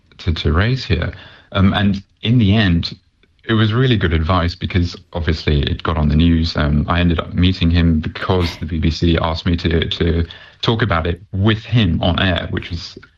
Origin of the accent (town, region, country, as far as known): Malaysia